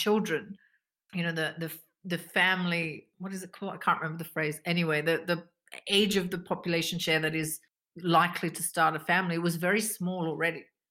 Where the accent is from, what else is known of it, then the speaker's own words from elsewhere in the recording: Australia; I'm from Australia. I'm from a country that has not, as in recent times, has not had any such questions or debates.